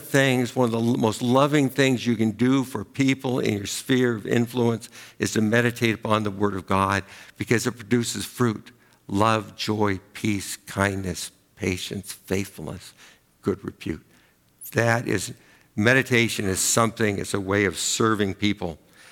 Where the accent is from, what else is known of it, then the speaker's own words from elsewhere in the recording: Oregon, United States; I can remember as a kid, I grew up in Oregon, but we would make trips back to northern Wisconsin, where my mom was from